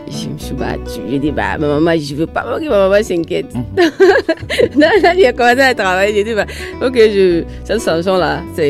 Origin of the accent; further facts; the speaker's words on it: Burkina Faso; also born or lived in Côte d'Ivoire; Et j'ai grandi au Burkina.